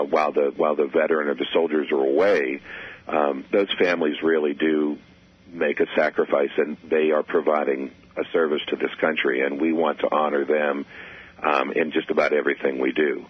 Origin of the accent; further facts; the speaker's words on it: Durham, North Carolina, United States; I'm a Carolina grad, and I grew up in Durham and played in bands and stuff